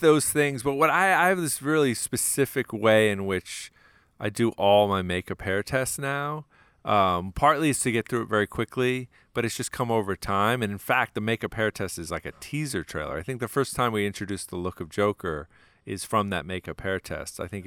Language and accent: English; New Jersey, United States; born or raised there